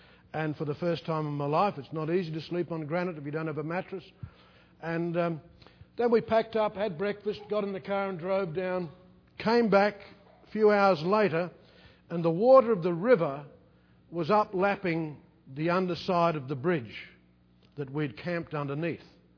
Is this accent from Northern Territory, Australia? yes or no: yes; Darwin, Northern Territory, Australia; I grew up in Darwin, in the north of Australia